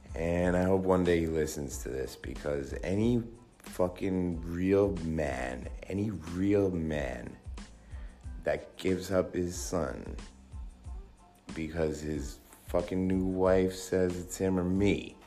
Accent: Montreal, Quebec, Canada; I was born in Canada. Spent a lot of time there. Montreal. Was born and raised in the suburbs. We moved to the city when I was about 10.

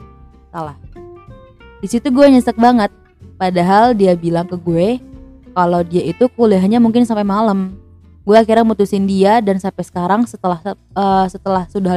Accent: Bali, Indonesia; dia taunya saya asli Bali.

